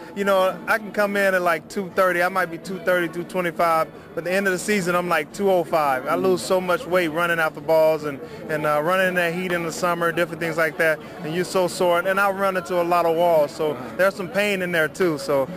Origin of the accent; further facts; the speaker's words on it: Pine Bluff, Arkansas, United States; I was a guy from Pine Bluff, Arkansas. We didn't have a lot of professional players come back and do those camps.